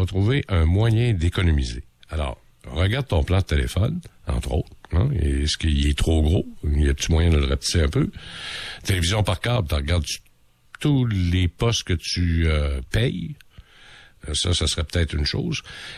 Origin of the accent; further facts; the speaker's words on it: Quebec, Canada; La pire province où ça a diminué, c'est chez nous, au Québec.